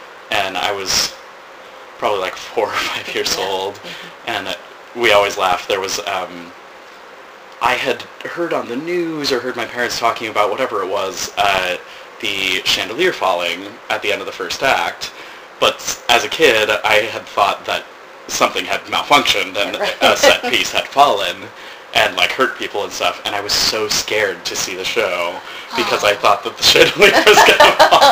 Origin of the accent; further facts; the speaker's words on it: Denver, Colorado, United States; I'm from Denver originally, and we saw everything that came through the Beale Theater there.